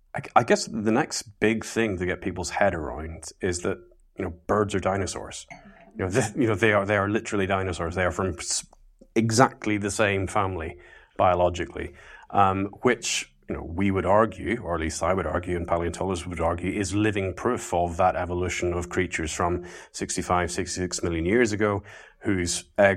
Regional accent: Ballymena, Northern Ireland, United Kingdom; Whenever I was growing up in Ballymena in the 1990s

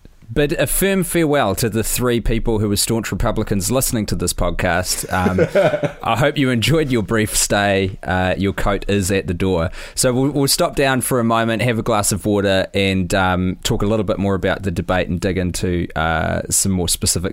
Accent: New Zealand; And I'm a dude from New Zealand

